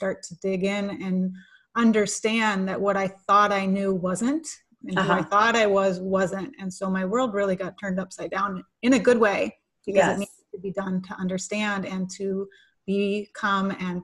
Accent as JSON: {"language": "English", "town": "Madison", "region": "Wisconsin", "country": "United States", "tie": "born or raised there", "said": "So, longer story, I grew up in Madison, Wisconsin, which is fairly progressive"}